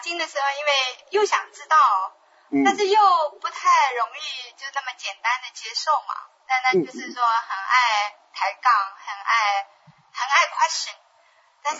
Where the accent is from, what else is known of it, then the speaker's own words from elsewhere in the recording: Shanghai, China; moved away as an adult; 没有，我老家是上海。